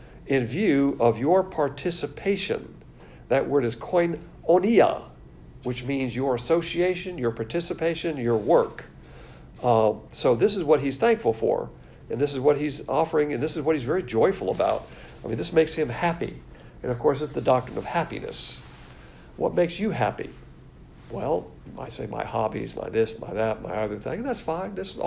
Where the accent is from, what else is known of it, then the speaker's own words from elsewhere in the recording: the South, United States; Now, Paul is not a Southerner, but as a Southerner, I like that word, y'all.